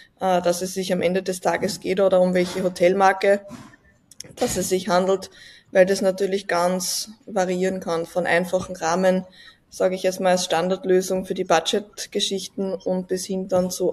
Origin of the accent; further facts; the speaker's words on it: Leonding, Upper Austria, Austria; Für alle, die es jetzt zum ersten Mal hören, ich komme aus Leonding in Oberösterreich